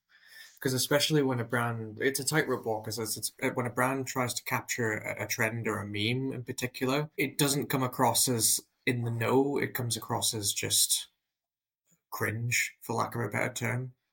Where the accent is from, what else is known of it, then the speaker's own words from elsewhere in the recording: United Kingdom; I'm just British, so by nature and DNA, I'm quite cynical.